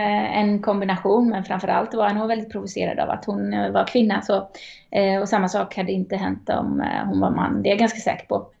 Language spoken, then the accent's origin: Swedish; Sweden; men jag är uppvuxen i Sverige